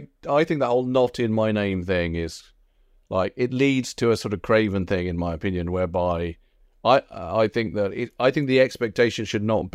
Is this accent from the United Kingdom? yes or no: yes; United Kingdom; The demand that as a British Jew I still have to answer for the actions of the Israeli government is itself racist.